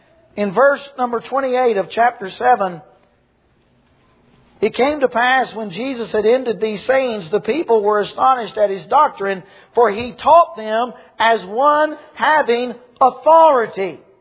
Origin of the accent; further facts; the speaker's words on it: the South, United States; accent: strong southern accent